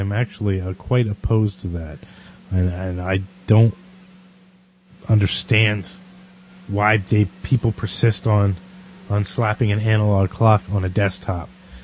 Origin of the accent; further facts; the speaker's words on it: United States; And I'm an United Statesian. I'm from the United States, man.